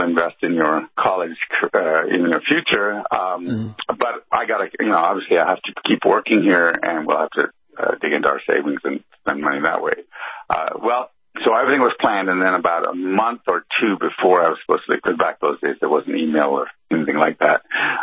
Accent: Ghana; also born or lived in Jamaica / Ethiopia / Sudan / Yemen; Well, I was born in Ghana, and I grew up in Jamaica, Ethiopia, Sudan, and Yemen.

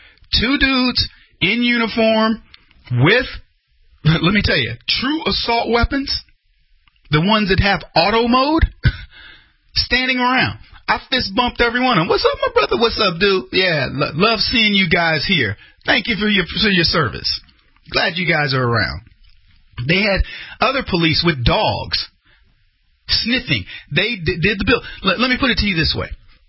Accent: Texas, United States; I don't know about you. I'm from Texas.

